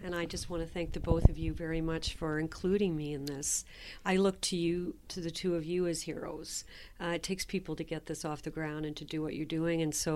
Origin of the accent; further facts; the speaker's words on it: Prince Edward Island, Canada; now in Edmonton, Canada; I'm not an Edmontonian, you know. I moved here from Prince Edward Island in the late 80s, sort of as a stopgap to finding myself.